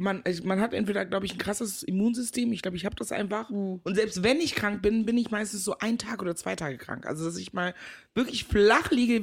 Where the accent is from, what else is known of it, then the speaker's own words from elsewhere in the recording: Meckenheim, North Rhine-Westphalia, Germany; also born or lived in Ghana; Also, ich bin geboren in Ghana, seit meinem 4. Lebensjahr aber in Deutschland. Ich bin in der wunderschönen Stadt Meckenheim bei Bonn groß geworden. So NRW halt, ne, da bin ich groß geworden.